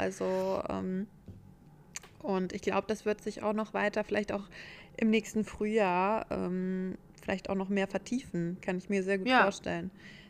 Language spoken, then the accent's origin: German; Kassel, Hesse, Germany; now in Vienna, Austria; Da war ich in Kassel, in meiner Heimatstadt.